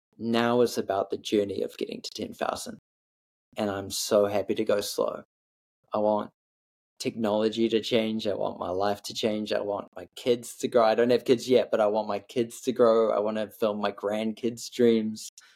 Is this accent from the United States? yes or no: no; New Zealand; I think this is where being a Kiwi really helps.